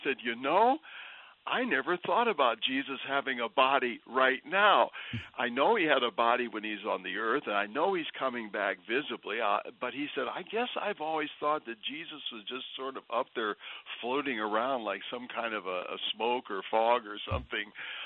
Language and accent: English; Wisconsin, United States; And I said, well, I'm from Wisconsin. We never cancel for snow